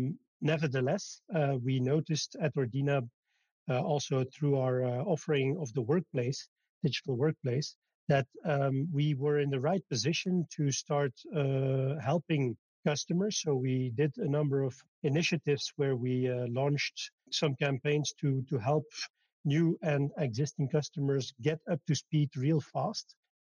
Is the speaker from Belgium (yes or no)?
yes; Belgium; I'm from Belgium.